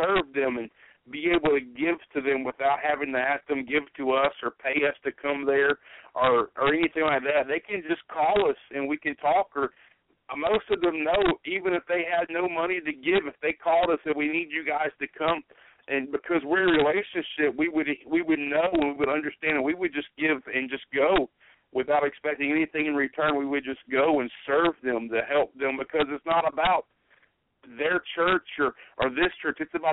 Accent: Georgetown, South Carolina, United States; We're from South Carolina. We're actually from Georgetown, which is about 45 minutes south of Myrtle Beach.

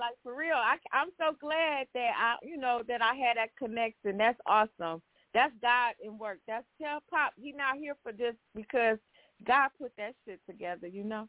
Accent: Detroit, Michigan, United States; So I grew up in northwest Detroit, went to Bowlby and Mumford. When I grew up in Detroit, it was Motown area.

